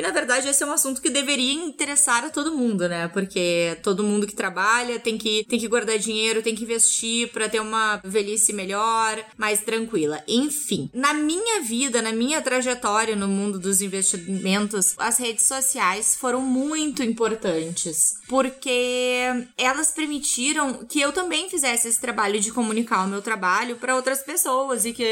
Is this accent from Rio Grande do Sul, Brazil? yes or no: yes; Rio Grande do Sul, Brazil; Sou formada em administração de empresas, também sou formada em contabilidade na Federal do Rio Grande do Sul, de onde eu venho.